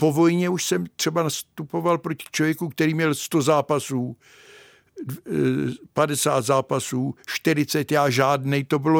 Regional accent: Kladno, Central Bohemian Region, Czechia; Já blízko bydlím tam, Kladno je moje rodné město, které mám rád.

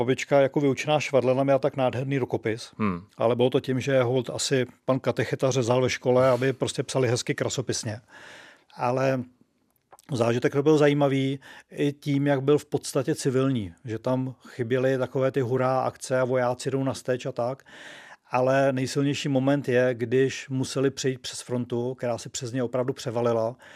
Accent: České Budějovice, South Bohemian Region, Czechia; protože jsem z Českých Budějovic

